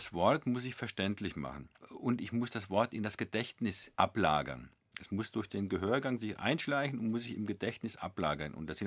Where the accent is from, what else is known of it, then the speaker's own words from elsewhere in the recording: Bavaria, Germany; Also ich bin ja Franke, Unterfranke